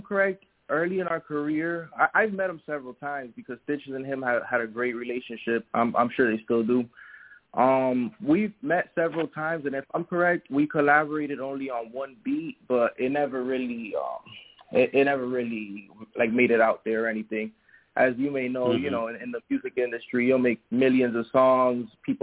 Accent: Miami, Florida, United States; Just to start off, I'm from Miami, Florida.

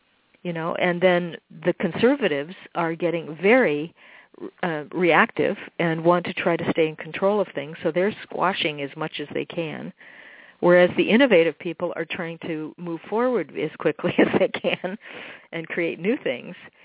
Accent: Midwest, United States; I grew up in the Midwest riding horses and being out in nature and drawing and being an artist and reading a lot.

